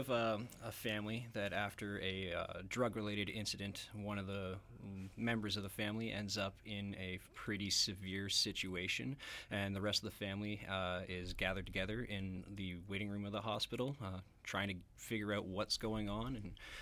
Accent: Ontario, Canada; now in Vancouver, Canada; Just around the Niagara Falls area. I moved out here for school about a decade ago.

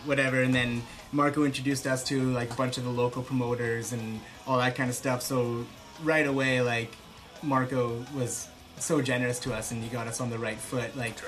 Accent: Ontario, Canada; we're actually from Northwestern Ontario, and we all just like we're all kind of like hometown buddies. We all grew up together

